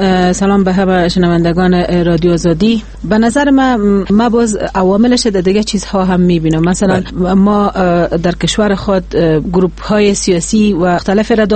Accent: Afghanistan; همه ما افغان هستیم و لاقل به خاطر مسلمان بودن

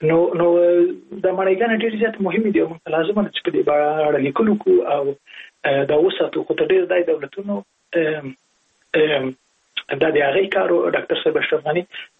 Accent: Jalalabad, Nangarhar, Afghanistan; زه په جلال آباد کې لوی سوې

